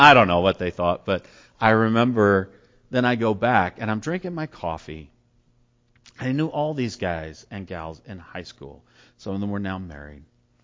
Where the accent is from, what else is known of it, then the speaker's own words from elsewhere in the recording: Fallon, Nevada, United States; Years ago, I went home to my hometown, Fallon, Nevada